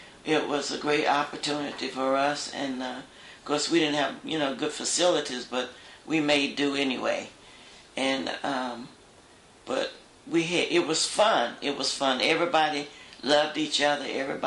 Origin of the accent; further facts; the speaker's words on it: Carrboro, North Carolina, United States; Well, actually, I was born at Lincoln Hospital in Durham, North Carolina.